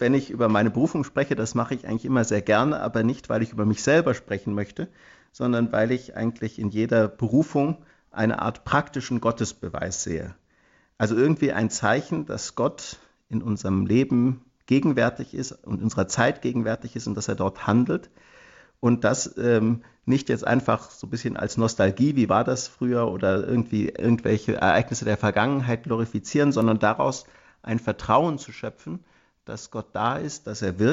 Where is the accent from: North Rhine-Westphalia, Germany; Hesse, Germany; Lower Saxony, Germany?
Hesse, Germany; Bad Homburg; also born or lived in Frankfurt; Genau, im schönen Taunus.